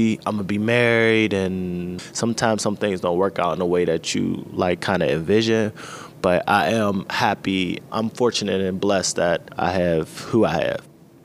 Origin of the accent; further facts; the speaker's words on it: Pittsburgh, Pennsylvania, United States; I grew up in the Hill District all my life. I was born up Sugar Top. And then for a couple years, we moved to the North Side.